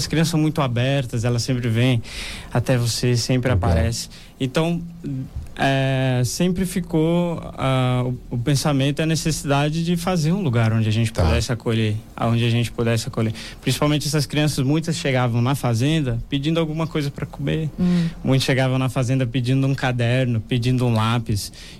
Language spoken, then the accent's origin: Portuguese; Guaratinguetá, São Paulo, Brazil; Nós que somos aqui de Guará, da região